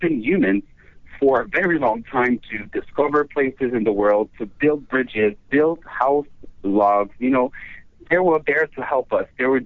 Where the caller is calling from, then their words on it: San Diego, California, United States; I'm calling you from San Diego, California.